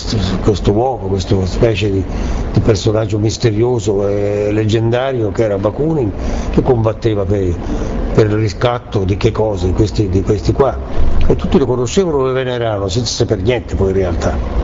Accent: Viareggio, Tuscany, Italy; perché io sono di Viareggio

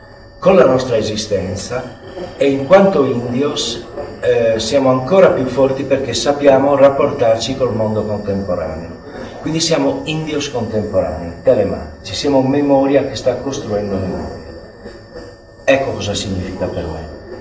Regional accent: Sardinia, Italy; non è che io sono migliore perché sono sardo, mi è capitato di nascere lì.

